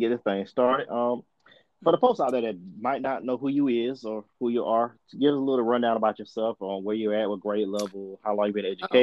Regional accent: Cairo, Georgia, United States; now in Macon, United States; I live in Macon, and I'm from Cairo, Georgia.

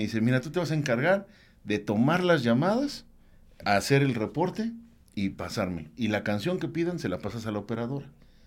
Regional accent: Mexico City, Mexico; born there; now in Aguascalientes, Mexico; Y yo te puedo decir que soy nacido en la Ciudad de México, pero soy de los principales defensores de Aguascalientes.

